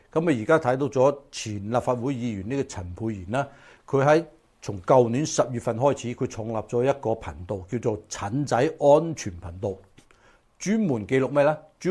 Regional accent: United States; 不過我係美國人 ，OK， 咁曾經喺大陸住過

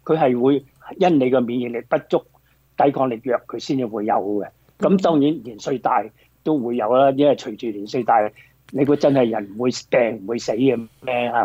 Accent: Guangdong, China

